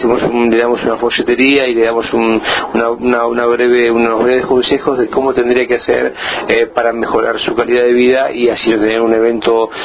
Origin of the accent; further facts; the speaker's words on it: Buenos Aires, Argentina; Yo vengo de Buenos Aires